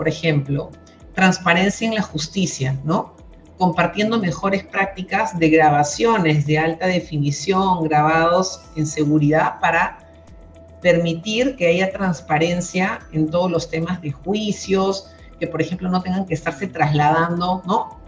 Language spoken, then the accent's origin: Spanish; Peru; Bloqueando aquellas informaciones que son falsas y que nos dividen como peruanos